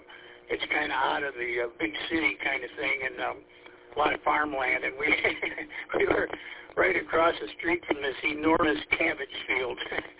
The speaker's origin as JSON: {"language": "English", "town": "Roseville", "country": "United States", "tie": "born or raised there", "said": "I grew up in Roseville. And then we kind of sold the place and headed to California, and then found out it wasn't our cup of tea there, and headed back to Roseville"}